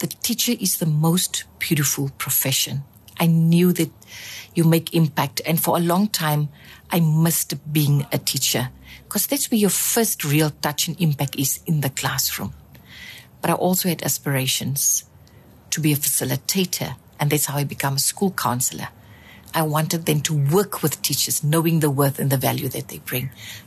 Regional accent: Karasburg, ǁKaras, Namibia; I was born in Karasburg in the far south

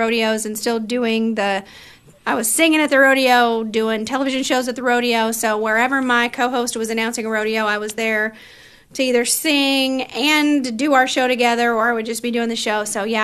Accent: North Platte, Nebraska, United States; North Platte, Nebraska.

